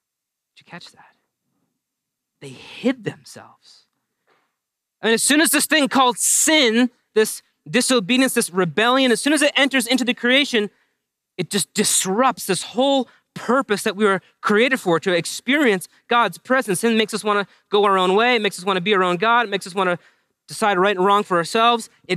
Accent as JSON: {"language": "English", "region": "New England", "country": "United States", "tie": "born or raised there", "said": "As many of you know, I grew up in New England"}